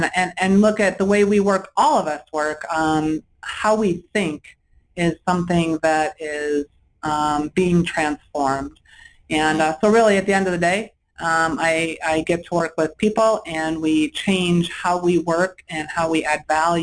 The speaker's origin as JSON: {"language": "English", "town": "Chicago", "region": "Illinois", "country": "United States", "tie": "born or raised there", "said": "So I grew up outside Chicago, so lived quite urban and suburban Chicago, large high school, three siblings"}